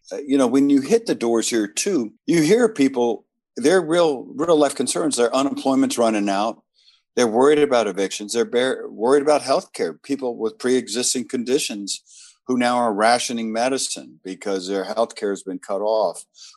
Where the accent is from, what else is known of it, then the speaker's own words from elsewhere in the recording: Southern United States, United States; I'm from the South originally.